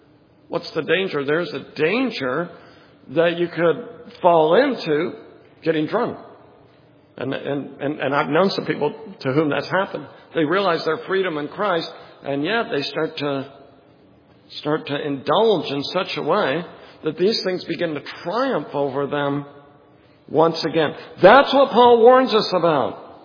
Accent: Oregon, United States; I'm from Oregon

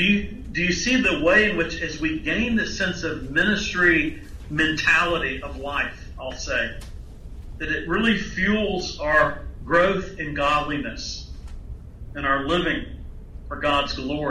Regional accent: Texas, United States; I grew up in Texas, where there's the sense of the individual and pulling yourself up by your bootstraps and going gusto for whatever you're doing.

